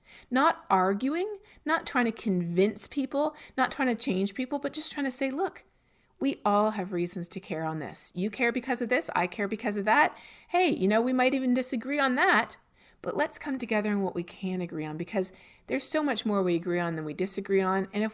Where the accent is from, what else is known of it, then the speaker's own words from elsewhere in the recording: Canada; I'm from Canada, where there's a national price on carbon.